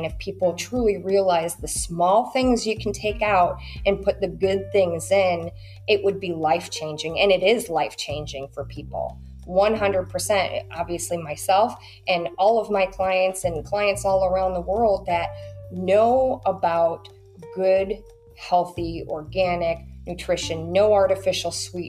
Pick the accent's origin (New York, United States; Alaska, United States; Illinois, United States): Illinois, United States; Chicago; I'm from Chicago. I'm a pizza girl too.